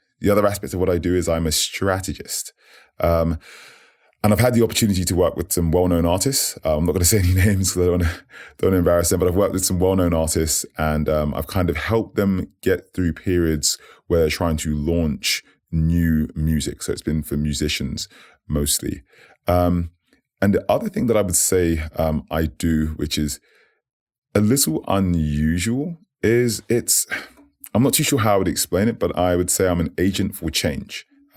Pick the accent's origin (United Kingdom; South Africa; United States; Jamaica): United Kingdom; So I'm elusive with my age. Very early 30s. And yes, I am British. But I would say I always say this. I say, you know, I'm in it, but not of it, if that makes sense. I got the opportunity to grow up in a few places.